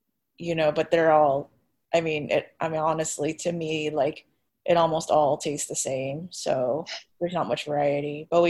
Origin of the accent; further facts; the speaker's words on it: Philippines; I'm Filipino, so I'm really picky about the stuff.